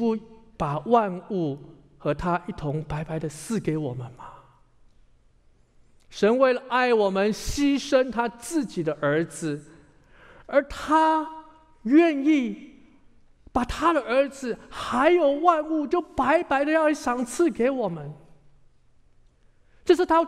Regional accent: Taiwan; 我从台湾来，在台语里面有一句话

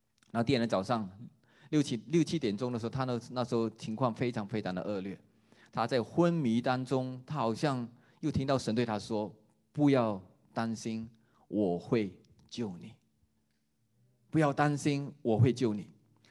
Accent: China; 但是我们中国人呢，我们常常有这种有点像是传统中国人的父母亲的背景底下长大的

